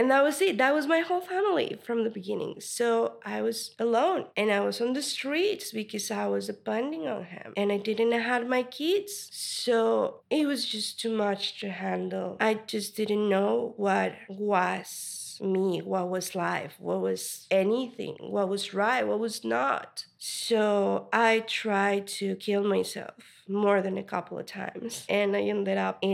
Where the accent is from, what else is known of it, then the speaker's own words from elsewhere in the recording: Mexico; I come from Mexico, which is a nation that's pretty full-on misogyny and patriarchy and everything.